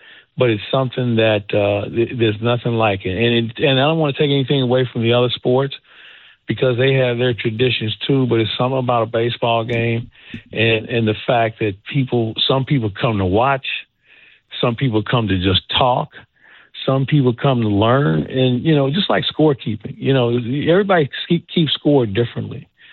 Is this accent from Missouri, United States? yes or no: yes; St. Louis, Missouri, United States; because I grew up in St. Louis